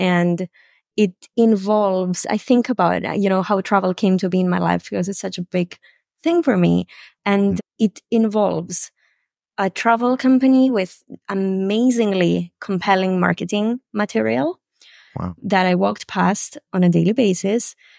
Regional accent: Cyprus; moved away as an adult; also born or lived in United Kingdom; growing up in Cyprus, living at the age of 18 to go study in the UK

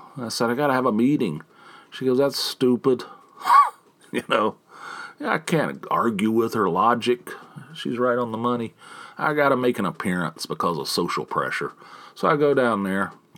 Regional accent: West Virginia, United States; moved away; also born or lived in California; I grew up in West Virginia where we used to get blasted with snow too back in the day.

